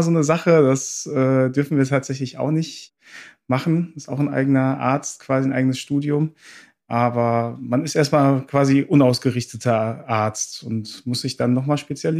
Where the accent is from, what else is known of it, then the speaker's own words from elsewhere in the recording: North Rhine-Westphalia, Germany; bei uns im Ruhrgebiet kennt man eher nur so Pfannkuchen und so.